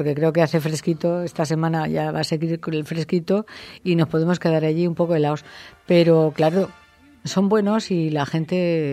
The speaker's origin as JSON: {"language": "Spanish", "country": "Spain", "said": "Y me parece que estamos de enhorabuena, ¿no?, como españoles"}